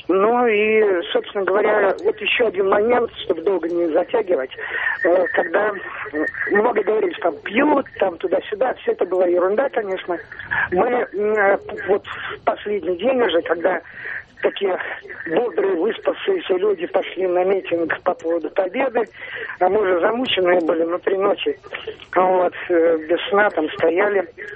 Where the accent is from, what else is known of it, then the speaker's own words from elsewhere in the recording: Noginsk, Moscow Oblast, Russia; я из Ногинска.